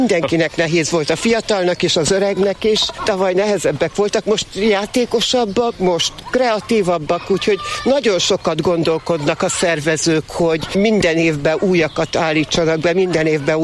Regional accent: Bükkábrány, Borsod-Abaúj-Zemplén, Hungary; én Bükkábrányból jöttem, de cserépvárajai lakos voltam, édesanyám itt élt.

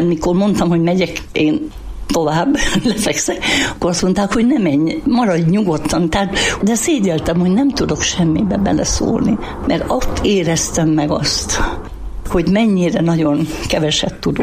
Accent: Szabolcs-Szatmár-Bereg, Hungary; odahaza én szabolcsi vagyok.

